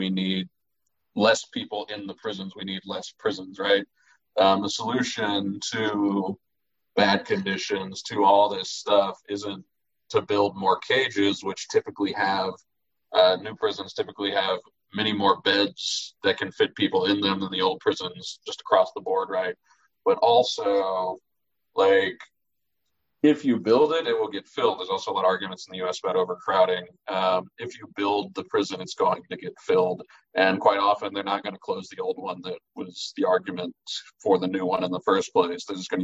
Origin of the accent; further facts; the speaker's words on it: Texas, United States; And we're from Texas. I'm from Texas.